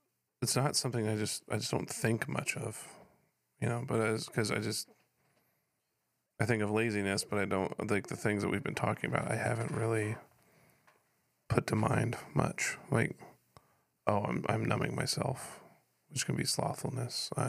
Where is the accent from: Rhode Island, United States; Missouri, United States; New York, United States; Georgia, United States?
Missouri, United States; I mean. I'm from Missouri